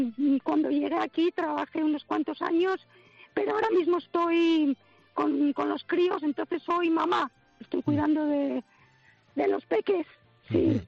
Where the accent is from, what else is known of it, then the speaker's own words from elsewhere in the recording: Vitoria-Gasteiz, Basque Country, Spain; moved away as an adult; now in Australia; mi marido es australiano, entonces él fue a trabajar a Vitoria, que es de donde soy yo, de Vitoria, y ajá, nos conocimos allí y nos enamoramos y venga para acá, para Australia, y aquí estamos.